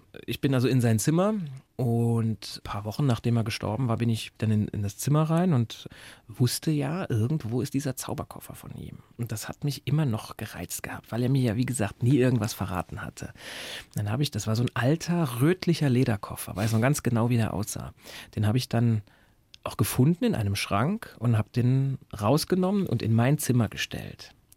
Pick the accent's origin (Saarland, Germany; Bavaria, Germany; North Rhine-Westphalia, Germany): Saarland, Germany; Saarbrücken; ich komme ja ursprünglich aus Saarbrücken